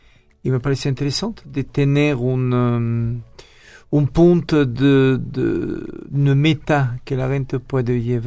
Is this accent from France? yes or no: yes; France; Spanish is a second language; moved away as an adult; now in Mexico; Bueno, soy francés, nací al menos en Francia y hace 12 años que vivo en México.